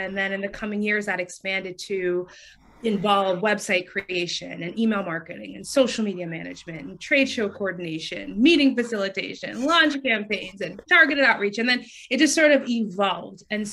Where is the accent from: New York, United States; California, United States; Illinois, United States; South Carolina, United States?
New York, United States; also born or lived in Montego Bay, Jamaica; So I was born in Montego Bay, Jamaica, brought to New York as a child, and I watched my parents become business owners